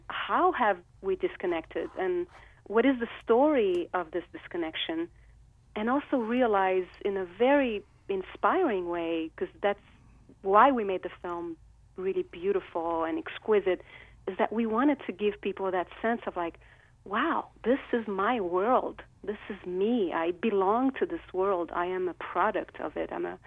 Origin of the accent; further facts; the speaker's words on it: Rio de Janeiro, Brazil; I grew up in Rio de Janeiro. It's a city that's embedded in the Atlantic forest